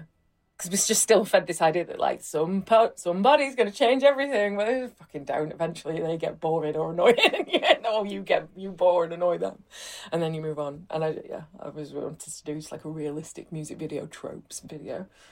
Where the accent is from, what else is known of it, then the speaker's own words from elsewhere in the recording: Rotherham, Yorkshire and the Humber, United Kingdom; I did have this T-shirt that said Rotherham is the new Berlin